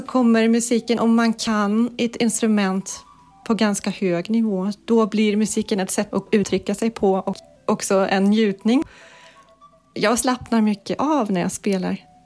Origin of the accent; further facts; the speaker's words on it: Denmark; Swedish is a second language; Jag spelar i … tillsammans med Katarina. Jag kommer från Danmark och bor i Köpenhamn.